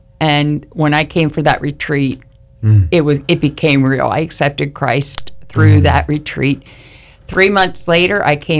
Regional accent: Pennsylvania, United States; I am actually from Pennsylvania.

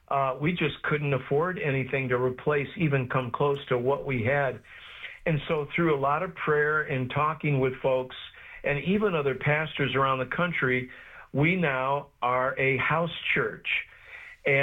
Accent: Chicago, Illinois, United States; now in Florida, United States; we can't imagine, both of us, I'm from Chicago area, she's from Michigan, we wouldn't trade sand over snow for anything in the world now.

